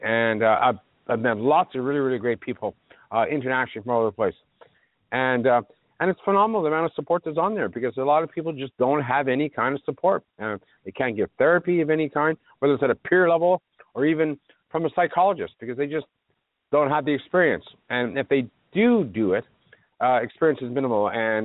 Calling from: Toronto, Ontario, Canada; Granted, I'm broadcasting from Toronto.

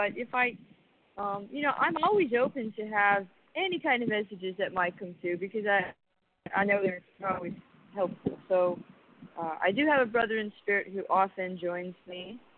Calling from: Maui, Hawaii, United States; I'm calling from Maui.

